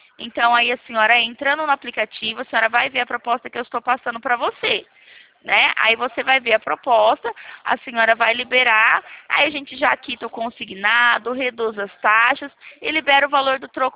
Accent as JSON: {"language": "Portuguese", "region": "São Paulo", "country": "Brazil", "said": "Eu sou aqui da cidade de São Paulo."}